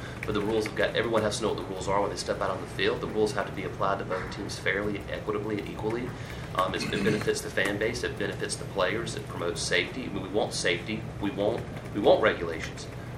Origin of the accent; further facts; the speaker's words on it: South Carolina, United States; Now, I'm from South Carolina, so I'm guilty of doing this all the time